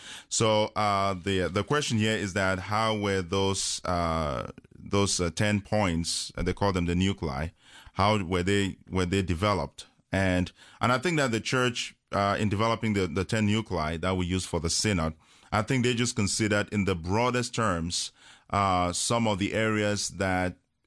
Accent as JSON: {"language": "English", "country": "Cameroon", "tie": "born or raised there", "second_language": "English", "said": "I was born and raised in Cameroon in Central Africa"}